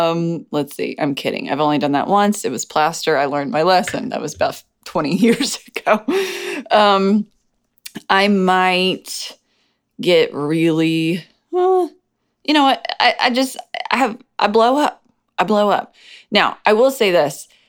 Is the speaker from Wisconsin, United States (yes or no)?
no; Tennessee, United States; I'm from Middle Tennessee, so that'll be fun for me to let you in on that little world of mine.